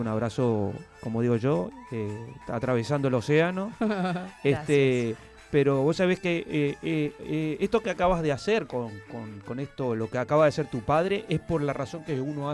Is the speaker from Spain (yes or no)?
no; Uruguay; como todo uruguayo que nos gusta tomar mate.